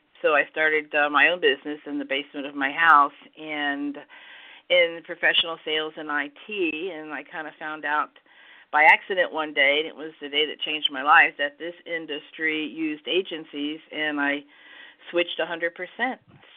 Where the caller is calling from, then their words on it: Annapolis, Maryland, United States; I'm in Maryland, the Annapolis, Maryland area.